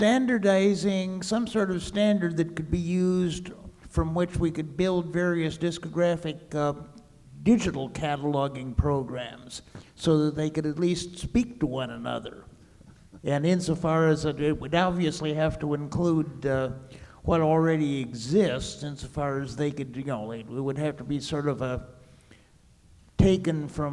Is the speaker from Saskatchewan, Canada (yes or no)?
no; Oshawa, Ontario, Canada; I'm from Oshawa, Ontario